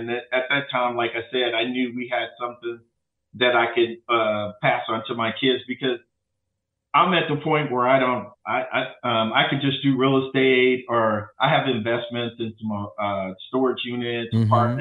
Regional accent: St. Louis, Missouri, United States; you know, I'm from St. Louis.

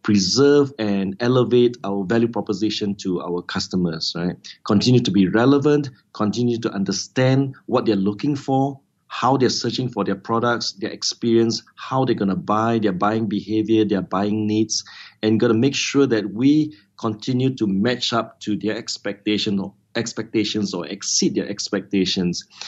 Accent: Malaysia; people like myself as a Malaysian, I just got to continue to make sure that I'm the ambassador for Malaysia

